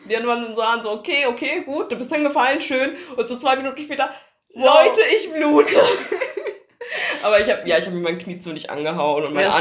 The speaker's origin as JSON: {"language": "German", "region": "Hesse", "country": "Germany", "said": "Ich sage bei uns in der Heimat, ich komme aus Hessen"}